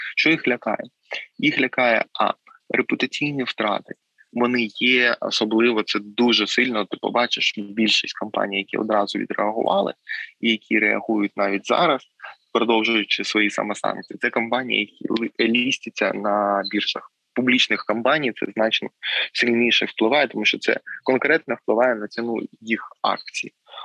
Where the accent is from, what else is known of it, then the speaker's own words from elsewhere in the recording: Mariupol, Donetsk Oblast, Ukraine; з Бучі, з Ірпеня або мого рідного Маріуполя